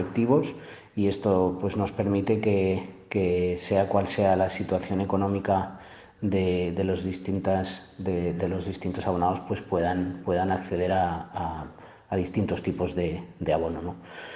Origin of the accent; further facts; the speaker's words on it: Valladolid, Castile and León, Spain; born there; nací en Valladolid en 1975